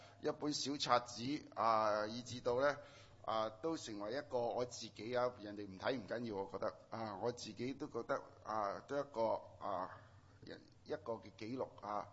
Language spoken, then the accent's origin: Cantonese; China; 我哋中國人好知㗎嘛